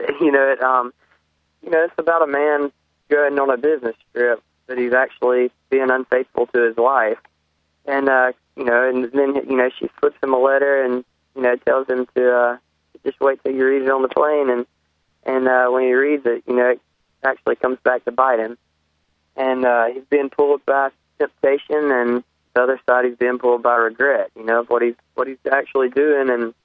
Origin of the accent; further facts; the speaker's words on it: Union Springs, Alabama, United States; I'm from Union Springs, Alabama. It's about 40 miles south of our state capital, Montgomery, Alabama.